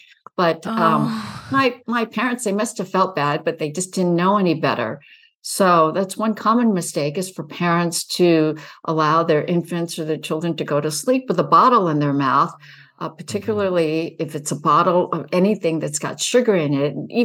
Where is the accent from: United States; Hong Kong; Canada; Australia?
Hong Kong; When I was growing up in Hong Kong, my brother and I were born there.